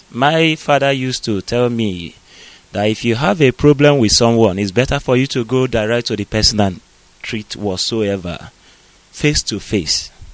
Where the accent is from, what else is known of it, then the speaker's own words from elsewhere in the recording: South East, Nigeria; now in Bangkok, Thailand; We don't know anything about Nigeria. Nigeria is not our birthright or whatsoever. We are from Biafra.